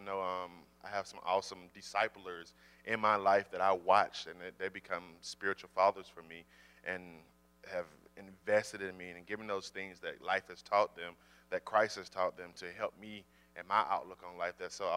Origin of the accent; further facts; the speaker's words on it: Georgia, United States; now in Sioux Falls, United States; And we're originally from Georgia. We've been living in Sioux Falls here for going on, 6 years now?